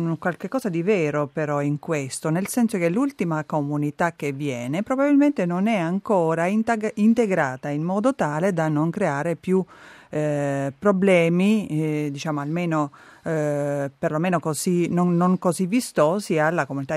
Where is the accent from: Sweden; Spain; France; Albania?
Albania; Praticamente io sono albanese